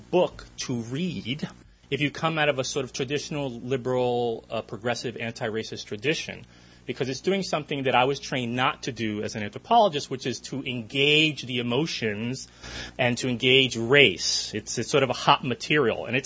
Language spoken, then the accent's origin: English; New Jersey, United States; I'm from Hudson County, as you can tell